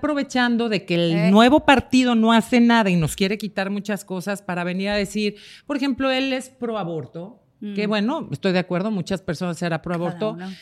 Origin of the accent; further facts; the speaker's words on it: Mexico; sobre todo de las noticias que hay en mi país, políticamente hablando, que lamentablemente tenemos un presidente que ha hecho pedazos mi país.